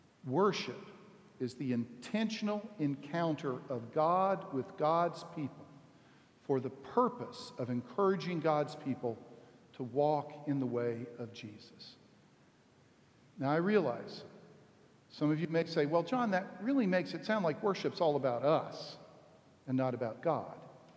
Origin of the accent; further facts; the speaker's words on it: Texas, United States; And unlike here, growing up in Texas, children sat through the entire worship service.